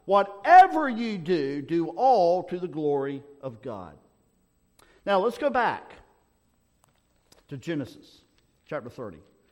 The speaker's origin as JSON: {"language": "English", "region": "England", "country": "United Kingdom", "said": "So we can't call, we're British. Okay, we're Englishmen. Englishmen are not slaves."}